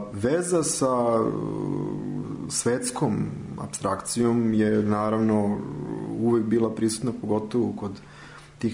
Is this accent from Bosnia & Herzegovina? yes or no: no; Serbia; born there; ja sam rođen u toj osečini u zapadnoj Srbiji